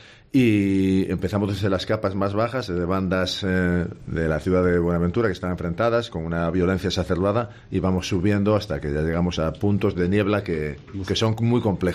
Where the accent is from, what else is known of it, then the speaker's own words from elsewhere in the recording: Tapia de Casariego, Asturias, Spain; Soy asturiano de Tapia y moriré siéndolo.